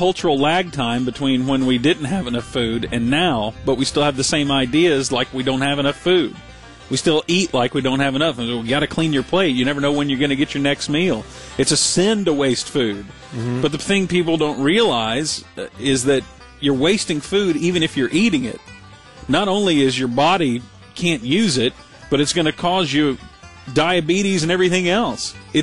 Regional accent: Deep South, United States; I grew up in the Deep South. That's all what it was about.

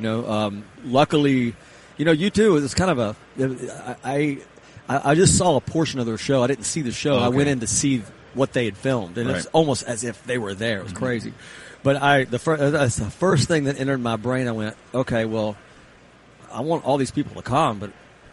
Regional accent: Tennessee, United States; I grew up on Tennessee football. That's all I lived so far out in the country, and we would going into Knoxville to see a Tennessee game was a big deal.

